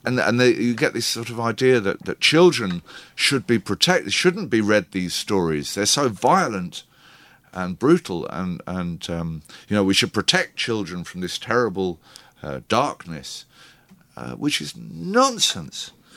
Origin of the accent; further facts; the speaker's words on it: England, United Kingdom; It's not only because I'm English and obsessed with the weather.